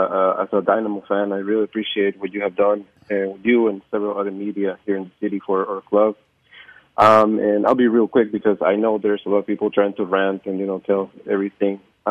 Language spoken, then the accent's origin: English; El Salvador; I'm a diehard FAS supporter in El Salvador, my home country.